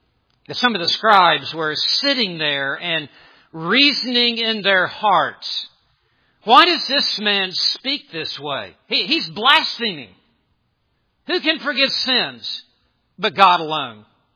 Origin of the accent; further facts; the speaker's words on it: Memphis, Tennessee, United States; I grew up in Memphis, Tennessee, very close to Second Presbyterian Church